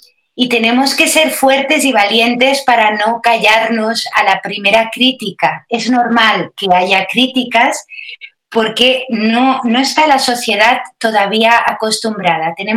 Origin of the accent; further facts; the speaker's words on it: Balearic Islands, Spain; Y soy de Mallorca